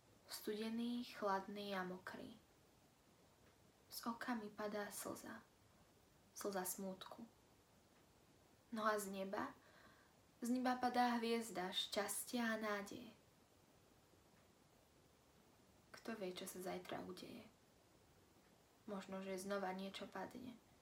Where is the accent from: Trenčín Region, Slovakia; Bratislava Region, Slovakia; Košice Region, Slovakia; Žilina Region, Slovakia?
Trenčín Region, Slovakia; Trenčín; Som z Trenčína